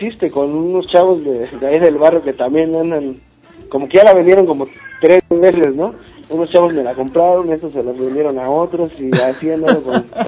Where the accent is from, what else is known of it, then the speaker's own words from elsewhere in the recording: San Agustín, State of Mexico, Mexico; Pues crecí en San Agustín.